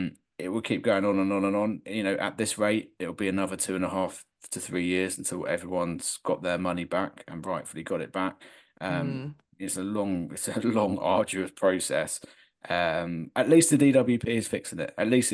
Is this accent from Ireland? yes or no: no; United Kingdom; You know, we're British, we're used to queuing, and we'll do it within reason